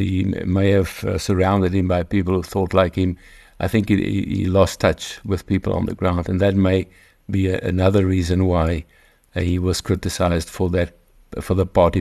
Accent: South Africa; I mean, I would refer more to myself as an Afrikaner and a South African than he did as an Indian.

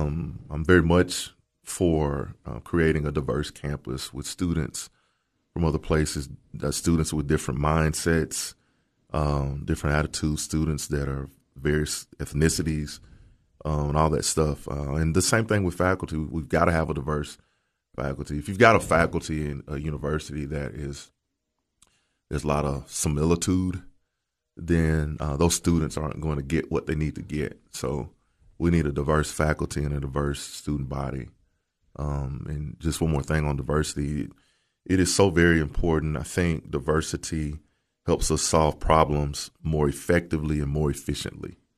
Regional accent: Murfreesboro, Tennessee, United States; Like, I'm just from Murfreesboro.

